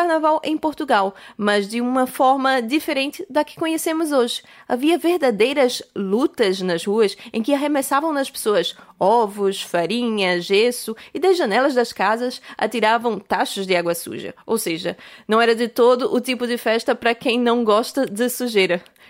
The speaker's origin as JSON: {"language": "Portuguese", "town": "Recife", "region": "Pernambuco", "country": "Brazil", "tie": "born or raised there", "said": "precisamente na minha cidade natal, Recife"}